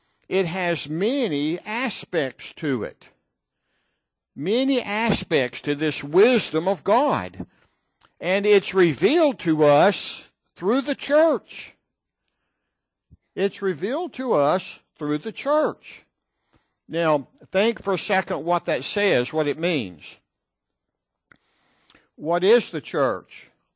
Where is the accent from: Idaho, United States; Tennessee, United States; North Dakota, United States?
Tennessee, United States; also born or lived in Texas; Someone used to tease me when I was raised in Tennessee. But then when we lived for a short time in Texas, they would say, oh, no, the belt buckle's here.